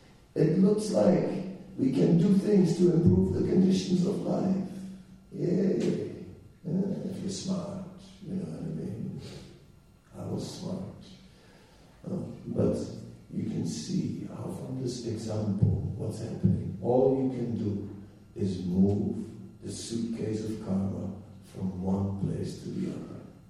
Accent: Netherlands; I said, I'm from Holland, you know.

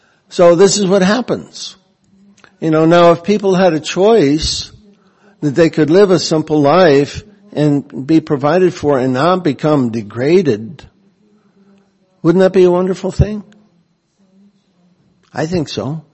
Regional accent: Dearborn, Michigan, United States; I grew up in Detroit, Michigan, or Dearborn, Michigan, which is the hometown of Henry Ford, the car capital of America, or used to be.

